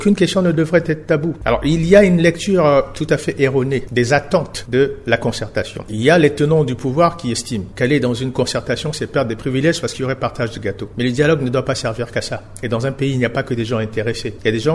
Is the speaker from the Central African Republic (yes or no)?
yes; Central African Republic